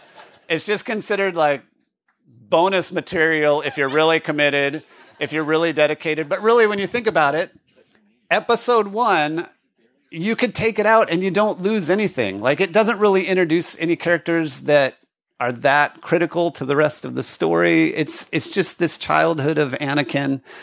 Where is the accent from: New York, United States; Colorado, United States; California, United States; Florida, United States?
Colorado, United States; So my family, I grew up in Colorado. My family went to the Cooper Theater in Denver